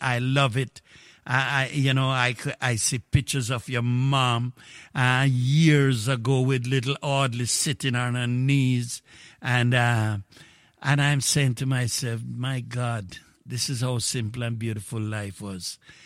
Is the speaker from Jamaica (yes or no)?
yes; Jamaica; The whole of we come from Manchester and Clarendon.